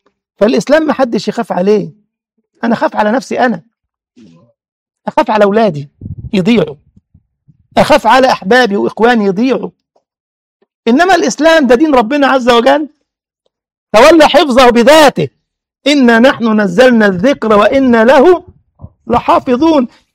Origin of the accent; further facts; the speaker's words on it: Egypt; مما أثلج صدري إن أبو حملات اللي عندنا في مصر ده الفاسق هذا المجرم